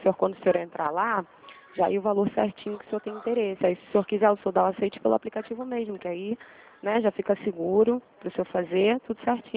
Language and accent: Portuguese; Rio de Janeiro, Brazil; sou do Rio.